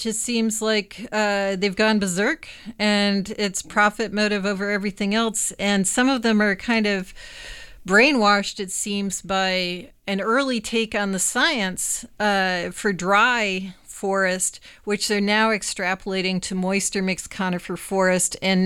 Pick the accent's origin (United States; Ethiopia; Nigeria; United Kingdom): United States; Nevada; also born or lived in Oregon; I was born in Oregon, but I grew up in Nevada.